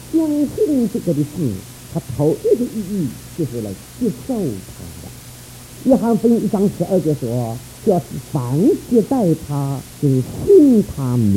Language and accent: Chinese; China; 我们中国人许多的时候发现自己有罪了，发现自己有过错